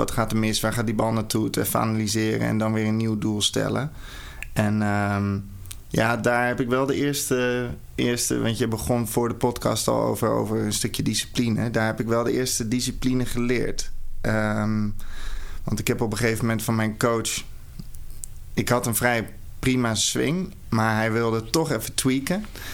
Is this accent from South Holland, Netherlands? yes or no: no; North Holland, Netherlands; also born or lived in Amsterdam; geboren in Amsterdam. Toen zijn mijn ouders naar een veilig dorpje in Noord-Holland gegaan. Want ze wilden niet dat ik in de grote enge stad opgroeide.